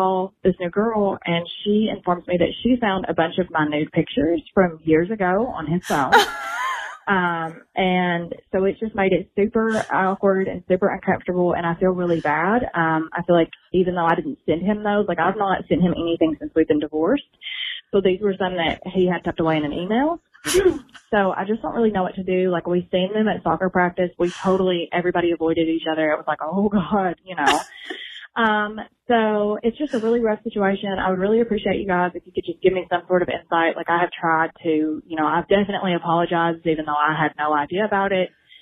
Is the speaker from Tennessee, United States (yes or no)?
yes; Murfreesboro, Tennessee, United States; I'm from Murfreesboro, Tennessee.